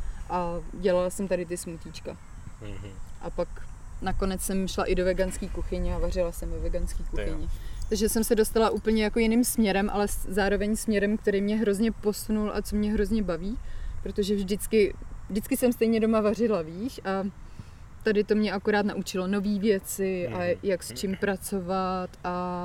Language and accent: Czech; Bohemia, Czechia; moved away as an adult; now in Canada; přijela jsem z Čech, kde jsem byla manažérka